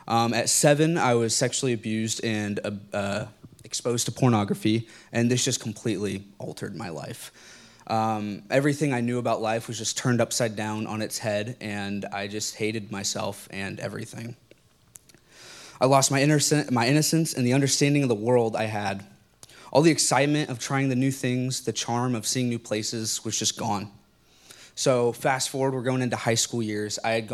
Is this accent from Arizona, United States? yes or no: yes; Arizona, United States; born there; I was born in Arizona.